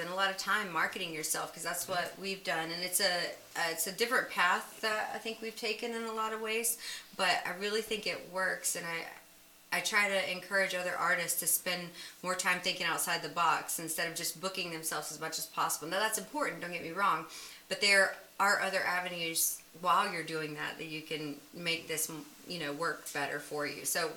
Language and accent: English; Charlotte, North Carolina, United States; accent: Southern; I guess it would be my southern accent and the way I start our show with our we are … from Charlotte, North Carolina.